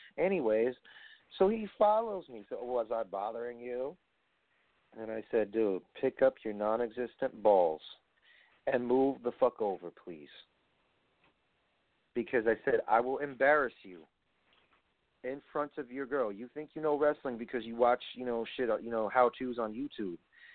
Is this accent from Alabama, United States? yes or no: no; New York, United States; Dude, I was sitting in Barclays Center, and you know I'm from New York